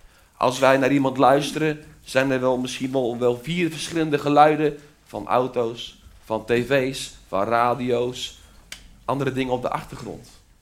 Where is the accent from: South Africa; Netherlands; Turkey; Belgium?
Netherlands; Spakenburg, Utrecht; Spakenburg. Dat is de plaats waar ik vandaan kom.